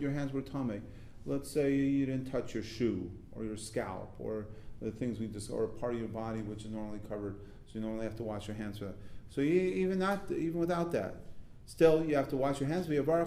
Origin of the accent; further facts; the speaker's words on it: Los Angeles, California, United States; I was from Los Angeles.